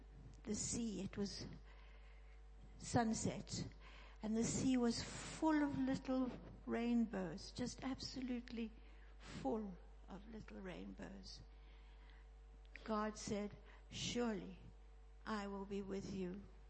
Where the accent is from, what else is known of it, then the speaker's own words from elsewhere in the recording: Zambia; born there; I was born in Zambia in 1935, so I'm 80 years old.